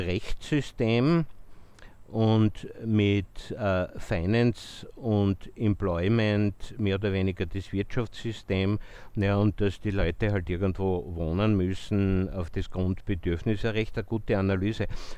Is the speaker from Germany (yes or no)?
no; Austria; Wir sind als Österreicher zwar über die Parteien Geheimverhandlungen daran gewöhnt